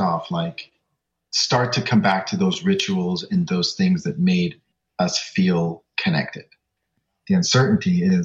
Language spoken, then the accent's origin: English; Jamaica; So I'm Jamaican